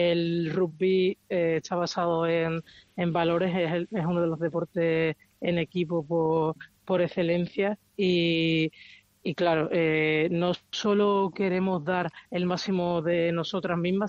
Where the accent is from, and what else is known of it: Spain